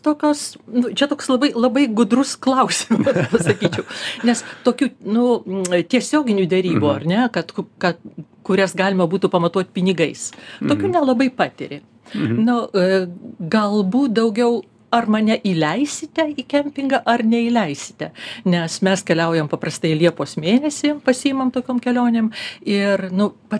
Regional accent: Vilnius, Vilnius County, Lithuania; Aš lenkiškai suprantu, aš vilnietė

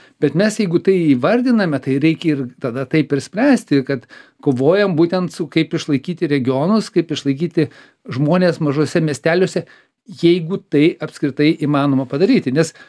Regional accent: Klaipėda, Klaipėda County, Lithuania; born there; moved away as an adult; now in Vilnius, Lithuania; Aš irgi gimiau Klaipėdą, išvažiavau į studijuoti universitetą ir į Vilniaus gyventi

